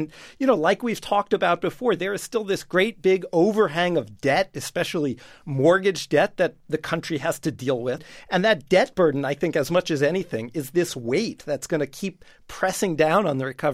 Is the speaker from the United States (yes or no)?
yes; West Coast, United States; Yeah, I think so. I grew up on the West Coast